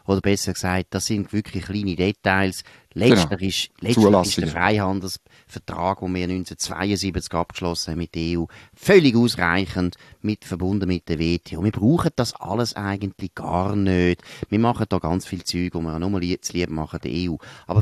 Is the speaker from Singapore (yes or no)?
no; Switzerland; Es steht uns wahrscheinlich auch näher als Schweizer, obwohl wir deutschsprachig sind.